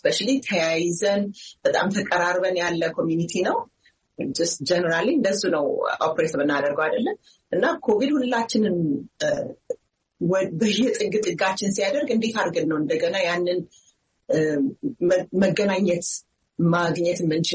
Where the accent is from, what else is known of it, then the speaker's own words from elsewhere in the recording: United States; ማለት አሜሪካ ውስጥ ነው ያደግኩት።